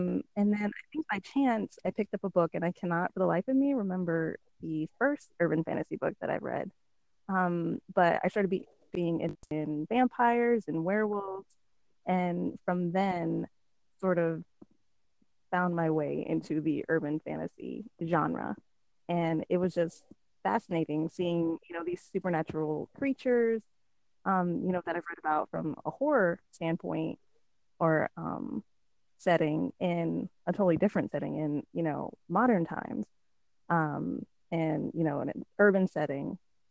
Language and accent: English; Alaska, United States; Interesting fact, I'm from Alaska. I live in the South now. So very big difference.